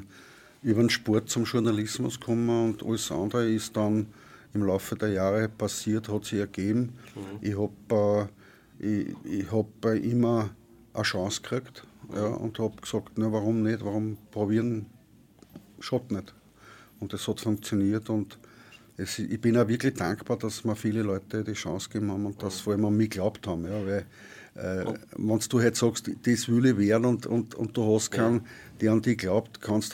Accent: Linz, Upper Austria, Austria; ich bin am Bulgarienplatz in Linz aufgewachsen. Das ist dort, wo jetzt das BFI ist.

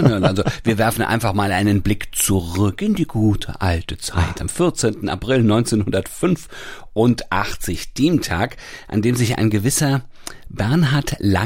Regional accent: Hanau, Hesse, Germany; mal als die German Open in meiner Heimat in Hanau gespielt wurden

